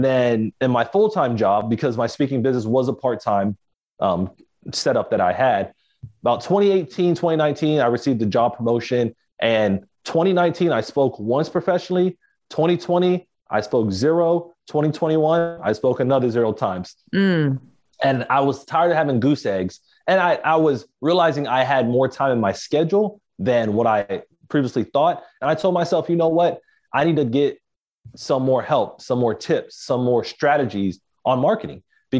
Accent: Miami, Florida, United States; I was actually born and raised in Miami, Florida. And then when I turned 16, graduated from high school, I actually traveled up north to Tallahassee, Florida, to attend Florida State University.

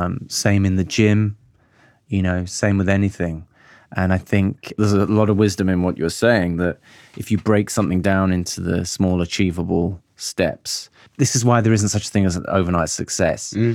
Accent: Birmingham, West Midlands, United Kingdom; So I grew up in Birmingham And I grew up in Handsworth Wood. I don't know if you're familiar with that neighborhood. 0121, baby.

